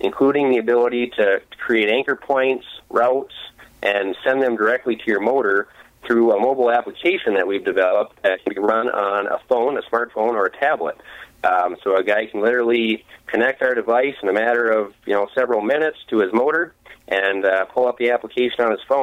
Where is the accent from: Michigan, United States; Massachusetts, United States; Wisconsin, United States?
Michigan, United States; Sault Ste. Marie; So I grew up in Sault Ste. Marie, which is one of the major bodies of water connecting Lake Superior and the lower Great Lakes